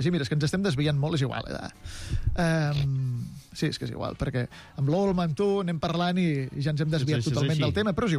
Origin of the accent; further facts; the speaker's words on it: Barcelona, Catalonia, Spain; Jo sóc barceloní de tota la vida.